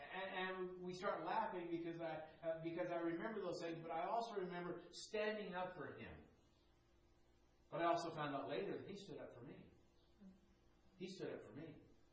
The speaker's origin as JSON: {"language": "English", "region": "California", "country": "United States", "tie": "born or raised there", "said": "A friend of mine that I grew up with in California, we went to school together all the way through high school"}